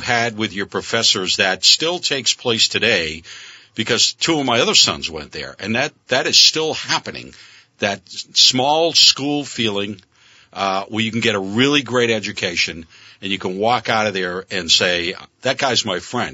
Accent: Fitchburg, Massachusetts, United States; Fitchburg.

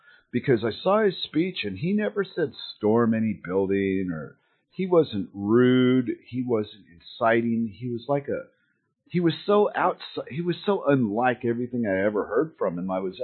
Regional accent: United States; moved away; part of me cares because I'm from America. And part of me doesn't care because I'm away from America.

